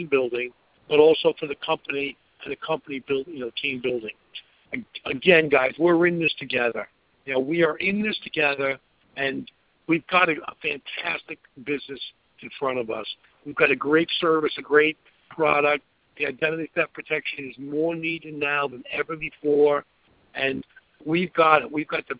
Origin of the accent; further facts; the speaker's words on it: Florida, United States; I'm from Florida to California to Utah